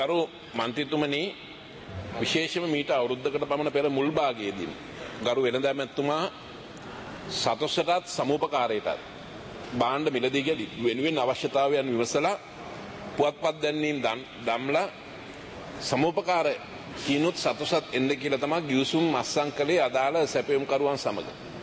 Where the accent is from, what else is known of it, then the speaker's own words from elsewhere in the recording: Dambadeniya, North Western Province, Sri Lanka; මගේ ගමේ දඹදෙනියේ